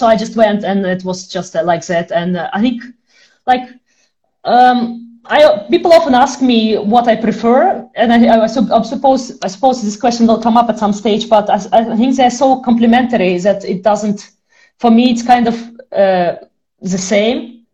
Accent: Russia; English is a second language; moved away; also born or lived in Netherlands / Ireland; I am originally from Russia, but the last 15 years or so, I've been around elsewhere in Europe, so mostly in the Netherlands and in Ireland, so kind of in between two countries.

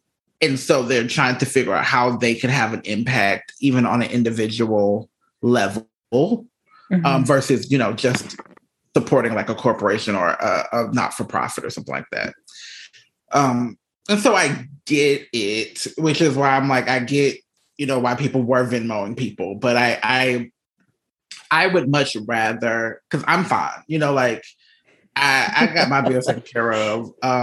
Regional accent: Georgia, United States; my home state, Georgia, where I was born and raised

